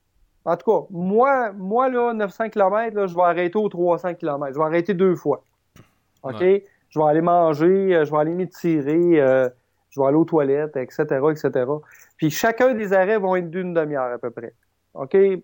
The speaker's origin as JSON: {"language": "French", "town": "Val-d'Or", "region": "Quebec", "country": "Canada", "said": "Moi, comme j'expliquais, je suis originaire de Val-d'Or."}